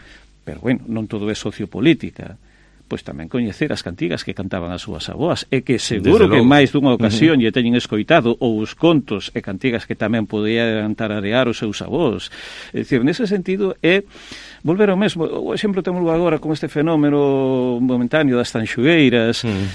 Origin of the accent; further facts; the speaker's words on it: Galicia, Spain; Na miña terra de orixe, na comarca Bergantiñá, hai moitísimo a tradición das regueifas, os regueifeiros.